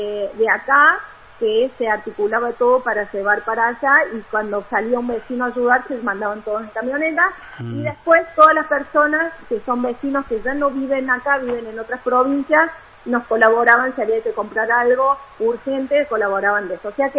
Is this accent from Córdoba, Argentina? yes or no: yes; Córdoba, Argentina; also born or lived in Tierra del Fuego; yo soy mitad cordobesa, mitad fueguina